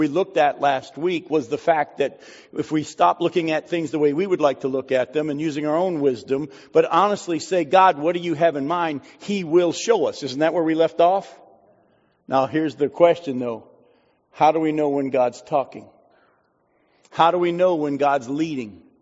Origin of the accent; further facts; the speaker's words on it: New England, United States; I grew up in New England and loved whoopie pies, and you don't get them down south.